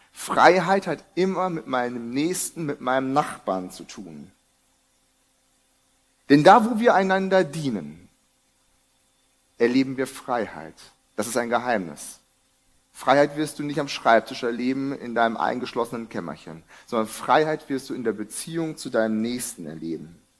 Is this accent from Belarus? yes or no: no; Brazil; In Brasilien, wo ich herkomme, hat man im Gottesdienst immer die Bibel dabei.